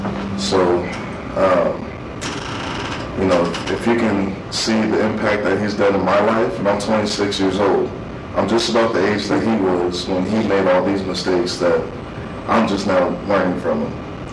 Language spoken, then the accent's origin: English; Seattle, Washington, United States; So just to tell you a little bit about myself, I was born and raised in Seattle.